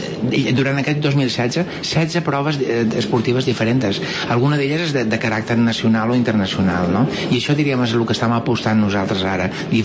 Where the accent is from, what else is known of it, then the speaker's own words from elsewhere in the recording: Santa Eulària des Riu, Balearic Islands, Spain; Festa tradicional es diu Menja de Maig de Santa Eulària, que és el meu poble.